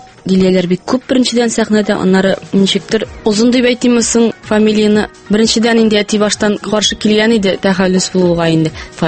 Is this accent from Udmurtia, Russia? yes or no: no; Balanly, Tatarstan, Russia; also born or lived in Naberezhnye Chelny; Мин туган як Мөслим районы. Тумышым белән Чаллыдан мин, ләкин балачагым инде күбрәк менә Мөслим районында, Баланлы авылында үтте. Ул яклар миңа бик якын.